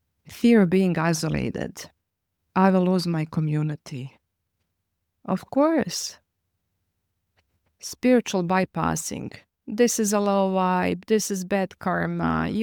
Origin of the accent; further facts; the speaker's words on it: Croatia; I'm a Serbian from Croatia.